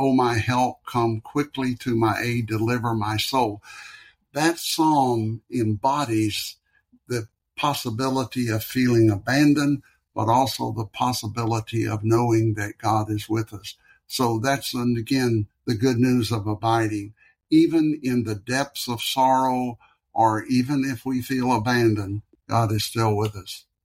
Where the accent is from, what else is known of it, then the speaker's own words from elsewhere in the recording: Florida, United States; Growing up in Central Florida, the church had no air conditioning